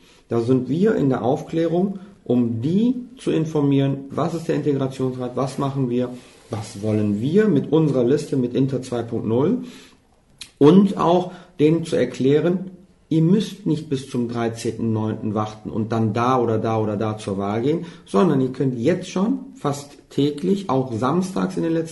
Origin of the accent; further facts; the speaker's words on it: Germany; Ich bin Deutscher, lebe hier, habe aber Migrationshintergrund